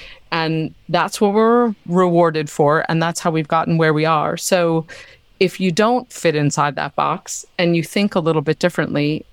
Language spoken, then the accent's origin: English; New York City, New York, United States; had I stayed in my small world that I grew up in New York City, to be quite honest. I grew up in an affluent neighborhood, in an affluent school